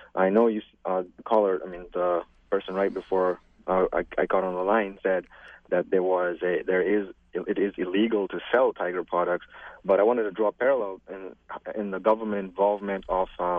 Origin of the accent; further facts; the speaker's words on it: Nairobi, Kenya; I hail from Nairobi, Kenya. That's where I was born and raised